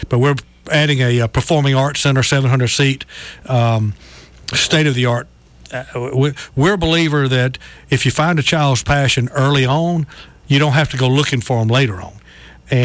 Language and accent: English; Mobile, Alabama, United States; Mobile. But my parents had a place in Bear Point in Orange Beach since the 60s. So I call it dual citizenship.